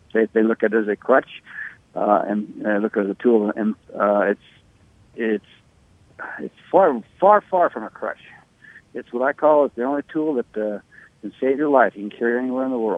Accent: United States; I just wanted to, you know, have an American-made product, since I'm an American.

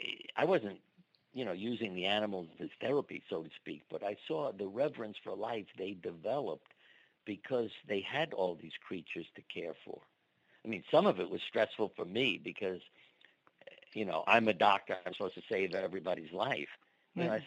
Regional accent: Brooklyn, New York, United States; my problem was growing up in Brooklyn, in a big city, and never being on a horse.

